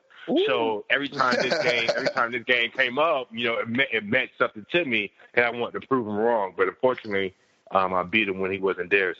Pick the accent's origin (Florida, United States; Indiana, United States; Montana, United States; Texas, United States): Florida, United States; Tampa; you know, we're from Tampa.